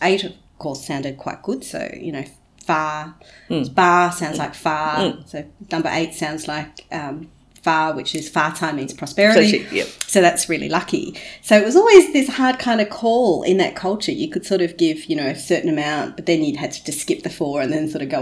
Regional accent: Australia; However, me being Aussie and a lot more kind of, you know, liberal

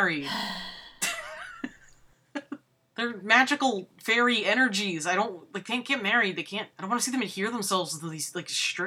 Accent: Massachusetts, United States; I grew up in Massachusetts, there's only so much you can hear about it before it just becomes a historical fact.

